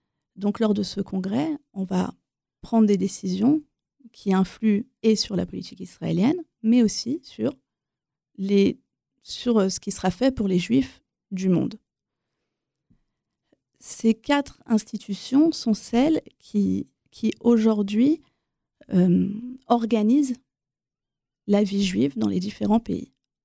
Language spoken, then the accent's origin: French; France; born there; Alors, moi, je suis née en France, de mère française et de père israélien.